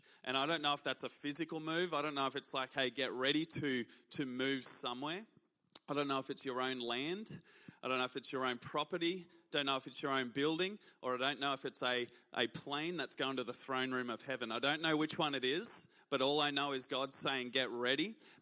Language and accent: English; Brisbane, Queensland, Australia; But I originally grew up in Brisbane, and I was originally from Gumdale. I don't know if anyone here knows Gumdale, but that was the first place I lived, was Gumdale, just near Chandler. Went to City Point College from preschool to year 12